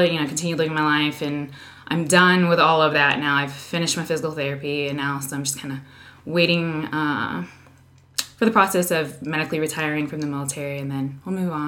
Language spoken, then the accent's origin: English; Florida, United States; moved away as an adult; now in San Antonio, United States; So I'm originally from Florida and joined the military. I went to school in South Carolina, got my first assignment in Montana.